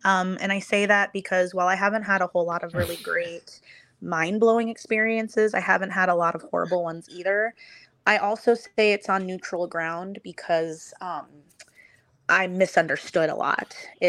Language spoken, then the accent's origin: English; Arizona, United States; loving the summertime growing up in Arizona